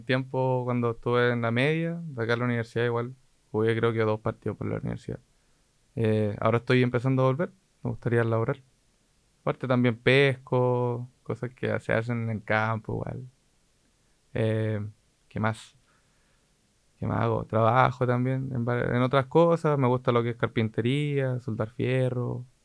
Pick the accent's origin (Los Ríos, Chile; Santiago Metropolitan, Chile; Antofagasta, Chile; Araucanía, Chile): Los Ríos, Chile; Valdivia; born there; now in Osorno, Chile; Yo nací en Valdivia y me vine a vivir hace como 15 años a Osorno. Y vivo para el sector de Polloico, camino entre lagos.